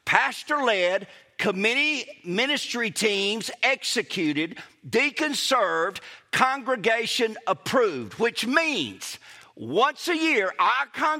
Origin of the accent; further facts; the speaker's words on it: Kosciusko, Mississippi, United States; now in Brookhaven, United States; Because I grew up in Kosciuszko, graduated from Clinton, went to MC, and I've served in Clinton several times after